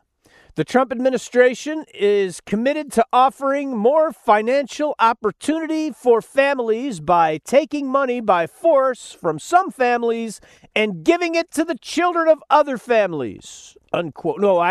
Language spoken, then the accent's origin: English; United States; It's embarrassing, frankly, as an American.